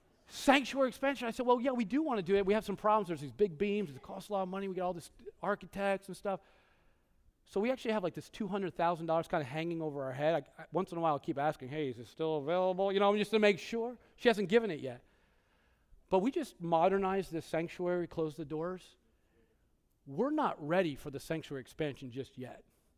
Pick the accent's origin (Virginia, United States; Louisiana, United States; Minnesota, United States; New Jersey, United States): New Jersey, United States; But I am from North Jersey, so anything goes sometimes.